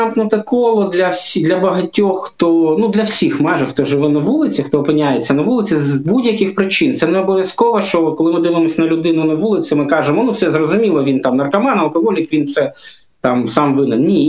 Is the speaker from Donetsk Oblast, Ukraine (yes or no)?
yes; Donetsk, Donetsk Oblast, Ukraine; now in Kyiv, Ukraine; Це було в листопаді 18-го року. Тобто я сам з Донецька переїхав в Київ